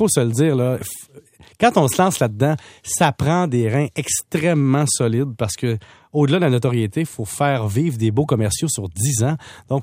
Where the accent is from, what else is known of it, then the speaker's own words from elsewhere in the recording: Salaberry-de-Valleyfield, Quebec, Canada; Je viens de Valleyfield